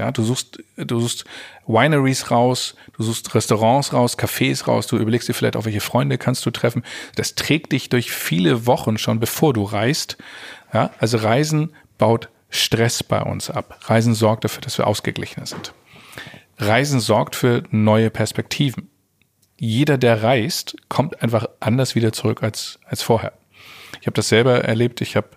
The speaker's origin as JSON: {"language": "German", "town": "Eckernförde", "region": "Schleswig-Holstein", "country": "Germany", "tie": "born or raised there", "also_born_or_lived": "Stade", "said": "dass ich in Stade geboren und in Eckernförde aufgewachsen bin. Also ich bin norddeutsch, nordisch."}